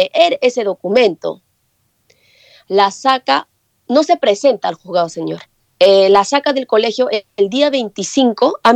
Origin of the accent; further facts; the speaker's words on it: Peru; now in Japan; uno como peruana... Allá en Perú es normalmente ya al psicólogo. Acá en Japón normalmente te llevan al psiquiatra.